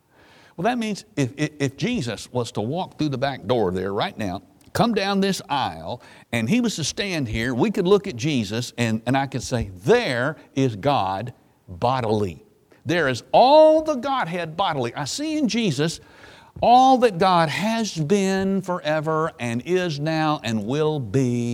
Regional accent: Memphis, Tennessee, United States; When I was a kid growing up in Memphis, I remember if my mom was not home

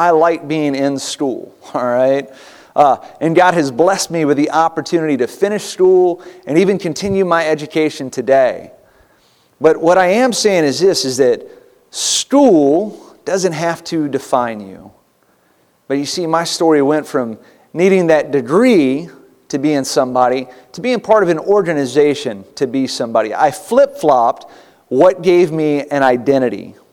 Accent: Texas, United States; now in New York, United States; I'm not from around here, and I'm not from New York either. We're actually from Texas originally.

